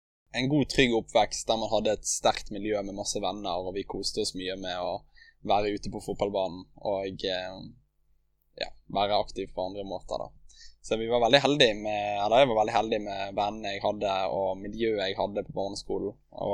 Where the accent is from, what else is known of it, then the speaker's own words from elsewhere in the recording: Sotra, Vestland, Norway; Jeg ble født og oppvokst på Sotra, eller nærmere sagt Hjelterøygen, utenfor Bergen. Og har hatt en veldig fin oppvekst her.